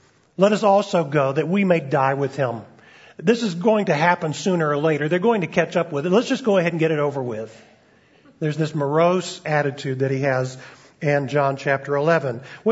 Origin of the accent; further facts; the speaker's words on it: Alabama, United States; I was growing up in Alabama at the time